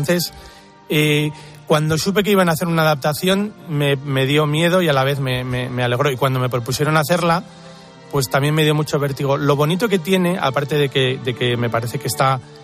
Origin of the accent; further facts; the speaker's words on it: Bilbao, Basque Country, Spain; cómo son los sevillanos, cómo somos los de Bilbao